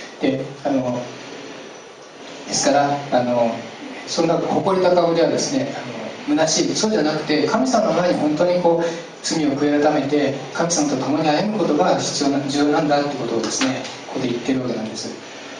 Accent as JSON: {"language": "Japanese", "region": "Nagano", "country": "Japan", "said": "私の田舎では長野なんですけど"}